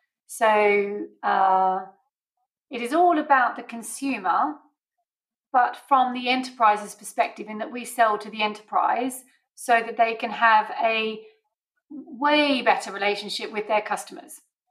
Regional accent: Australia; I grew up in Australia, so I'm obviously Australian born and bred.

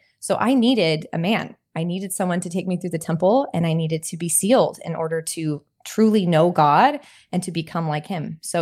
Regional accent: California, United States; Like, I wanted to be a little bit, you know, I'm from California.

